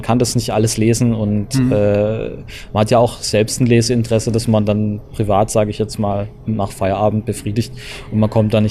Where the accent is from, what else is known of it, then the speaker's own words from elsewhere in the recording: Heilbronn, Baden-Württemberg, Germany; now in Upper Franconia, Germany; An meiner Heimat das Essen, Maultaschen, Spätzle, die Lebensfreude, sage ich jetzt mal, ist ja Heilbronn so eine Weinregion, da ist so ein bisschen leutseliger, sage ich jetzt mal. Und ja, es ist eine schöne Stadt.